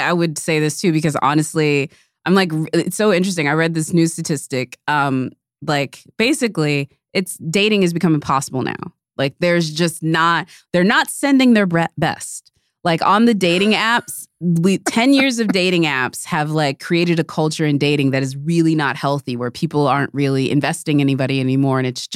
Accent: Austin, Texas, United States; and also I came from Austin.

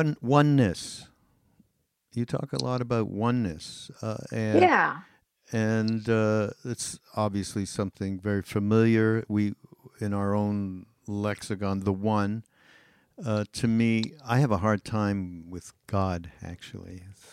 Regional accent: Montreal, Quebec, Canada; I grew up as Jewish in Montreal, in Canada.

